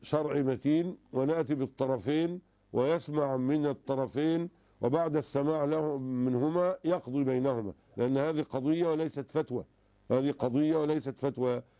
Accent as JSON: {"language": "Arabic", "country": "Egypt", "said": "ولكن عندنا في مصر وفي سوريا وفي الكويت يأخذون بما يسمى بالوصية الواجبة"}